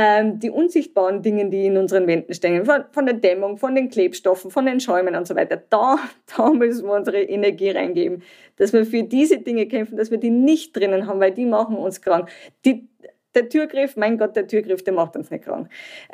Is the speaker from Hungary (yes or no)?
no; Germany; Am Anfang habe ich geglaubt, ich komme aus Deutschland, ich muss perfekten Technologien bringen